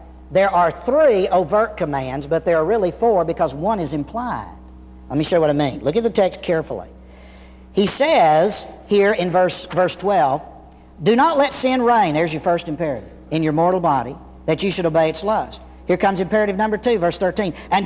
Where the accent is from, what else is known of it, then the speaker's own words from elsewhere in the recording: Georgia, United States; You know, I'm from Georgia. I grew up in Georgia. And You know, you can't get rid of that accent.